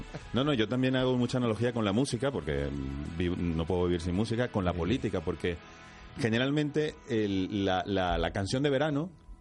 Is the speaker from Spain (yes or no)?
yes; Cádiz, Andalusia, Spain; Yo soy, aunque no parezca, yo soy gaditano, soy de Cádiz. Y tengo el flamenco en la vena